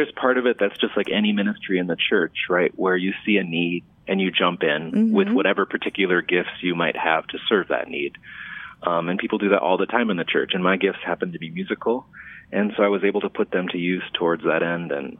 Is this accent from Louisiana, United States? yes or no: no; Minnesota, United States; also born or lived in Miami, United States; I was born actually in Miami, Florida. And when I was very young, we moved to a small town in southern Minnesota. So I was raised in this small town